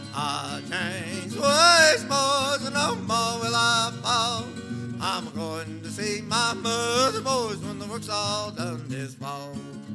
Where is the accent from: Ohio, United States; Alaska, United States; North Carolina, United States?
North Carolina, United States; Howdy, folks. … I'm coming from North Carolina.